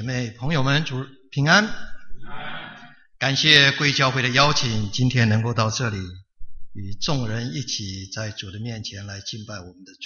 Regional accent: Taiwan; 我这个从台湾来的大概不大懂这一些，我就一屁股坐下去了。

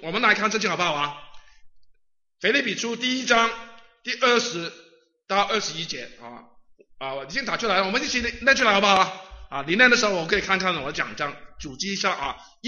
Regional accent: Guangdong, China; Chinese is a second language; 我是广东人啊，你一听我的普通话也知道了

